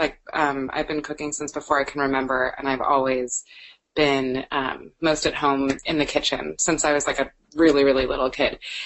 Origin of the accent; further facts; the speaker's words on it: New York, United States; I grew up mostly in New York City, and then I went to college in New York City.